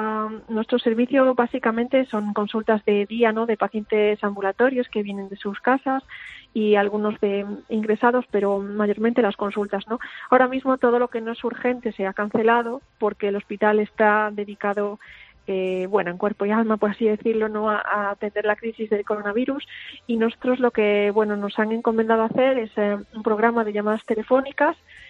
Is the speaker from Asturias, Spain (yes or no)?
no; Vigo, Galicia, Spain; now in Santiago de Compostela, Spain; Sí, a ver, yo soy de Vigo, pero bueno, soy una excepción